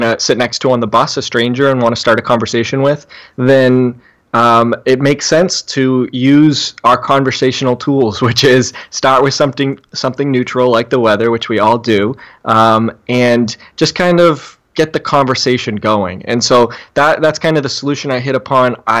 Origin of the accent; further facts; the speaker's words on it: New England, United States; I'm from New England, I've grown up here, and we have a really annoying regional habit of just constantly talking about the weather